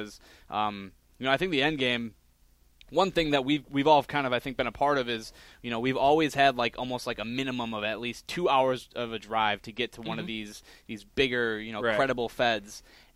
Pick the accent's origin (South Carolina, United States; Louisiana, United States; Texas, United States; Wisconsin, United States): Wisconsin, United States; La Crosse; I just want there to be that wrestling scene here in my hometown of La Crosse.